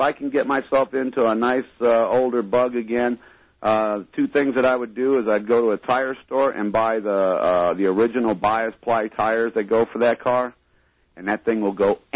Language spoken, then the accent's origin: English; Ohio, United States; I'm born and raised in Ohio. I lived a few miles from Lorain and the Ford plant and all that.